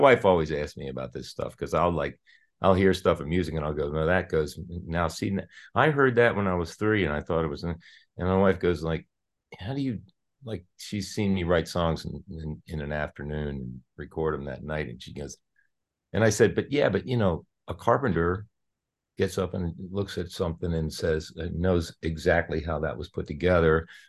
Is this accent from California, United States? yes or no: no; Baltimore, Maryland, United States; now in Pottstown, United States; we moved here because she was from Pottstown. I was from Baltimore. I was still working in New York.